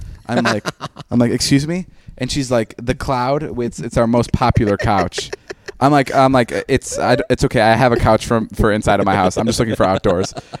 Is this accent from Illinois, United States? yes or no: yes; Chicago, Illinois, United States; Chicago's my hometown, and I'm really excited for that.